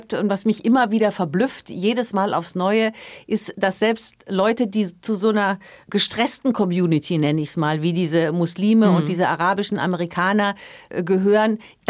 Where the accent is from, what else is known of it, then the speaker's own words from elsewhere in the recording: Germany; Das fällt mir als Deutscher schon immer schwer.